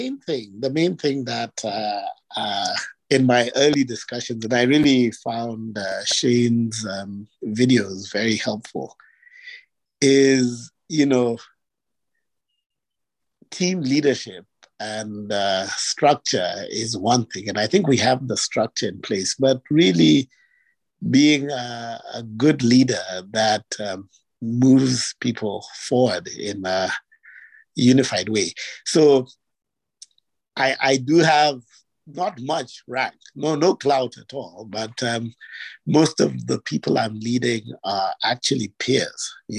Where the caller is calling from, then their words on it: Saskatchewan, Canada; I am calling in from Saskatchewan, Canada